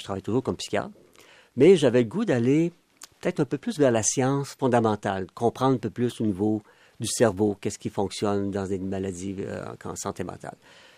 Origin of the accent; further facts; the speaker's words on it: Sherbrooke, Quebec, Canada; Ben moi, je suis natif de Sherbrooke. De l'Estrie. J'ai fait ma médecine en Estrie.